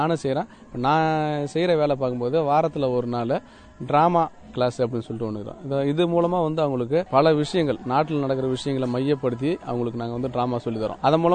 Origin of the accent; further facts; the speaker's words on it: Idaiyanchavadi, Tamil Nadu, India; நான் இடையன்சாடு கிராமத்தை சேர்ந்தவர்.